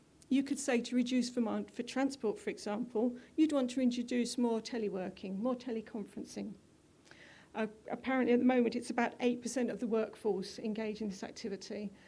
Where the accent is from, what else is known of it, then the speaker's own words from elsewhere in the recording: North West England, United Kingdom; I'm from the Northwest.